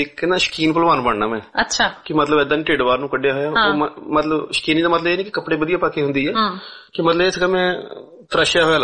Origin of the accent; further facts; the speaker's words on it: Kitna, Punjab, India; ਪਿੰਡ ਕਿਤਣਾ ਜਿਹੜਾ ਹੁਸ਼ਿਆਰਪੁਰ ਜ਼ਿਲ੍ਹਾ ਗੜਸ਼ੰਕਰ ਤਹਿਸੀਲ ਆ ਸਾਡੀ ਪਿੰਡ ਕਿਤਣਾ ਦੇ ਵਿੱਚ ਮੇਰਾ ਜਨਮ ਹੋਇਆ ਜੀ